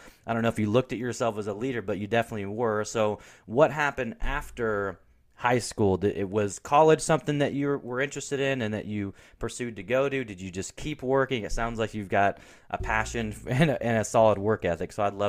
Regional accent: Portland, Oregon, United States; I grew up in Portland, Oregon. My favorite team was the Portland Trailblazers.

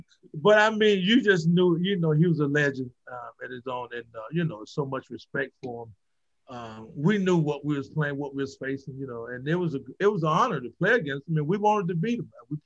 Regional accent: Florida, United States; It's cold. I know I'm from Florida. And we play at night and it's 80 degrees

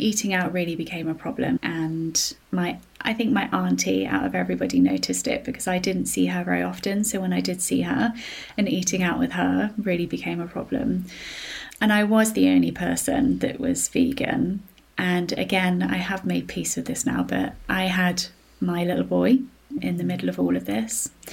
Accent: South West England, United Kingdom; I'm a Cornish girl. Seafood was a huge part of my upbringing.

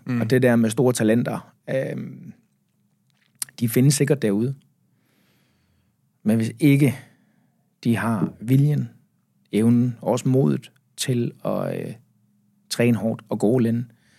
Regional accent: Zealand, Denmark; og så vendt retur her for ikke så lang tid siden, føles det som om i hvert fald, og bor hjemme, hvor jeg kommer fra, på Falster.

